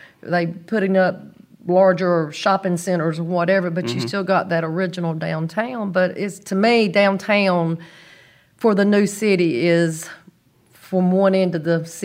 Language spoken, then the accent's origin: English; Snipesville, Georgia, United States; also born or lived in Coffee County; Not too far. I grew up in Jeff Davis out in a community called Snipesville.